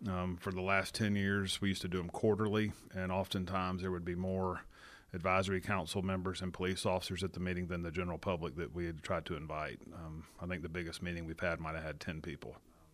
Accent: Huntsville, United States; I'm from Huntsville, as he is

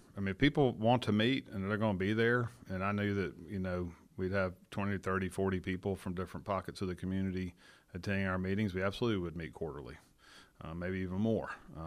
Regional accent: Huntsville, United States; I'm from Huntsville, as he is

